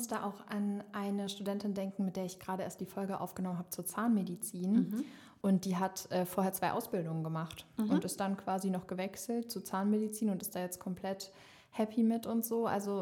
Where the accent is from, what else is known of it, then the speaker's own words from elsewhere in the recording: Rhineland-Palatinate, Germany; ich bin damals auch aus Rheinland-Pfalz gekommen, also war 1,5 Stunden lang unterwegs mit dem Auto